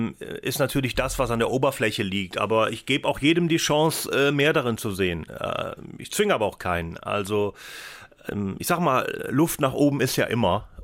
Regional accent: Rhineland, Germany; Und da bin ich Rheinländer, weißt du?

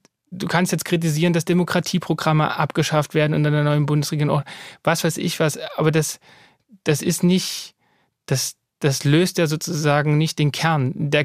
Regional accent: East Germany, Germany; Ich komme ja selber aus dem Osten Deutschlands

